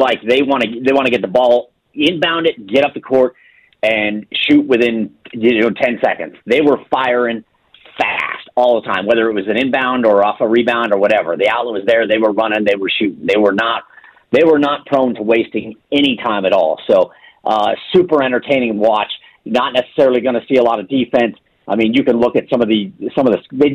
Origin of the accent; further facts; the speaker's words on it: Colorado, United States; I'm a Colorado kid. I grew up in Colorado.